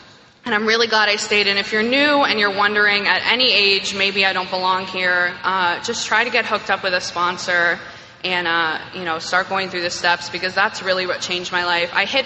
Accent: New York City, New York, United States; Like I said, I'm from New York. I grew up on the upper West Side, as we call it. And it's a nice place.

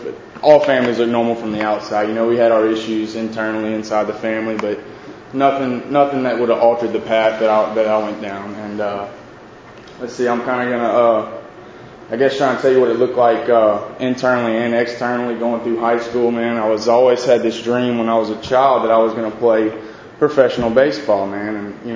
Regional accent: Baton Rouge, Louisiana, United States; also born or lived in Lake Charles; For those of y'all that don't know, I'm from Baton Rouge, Louisiana.

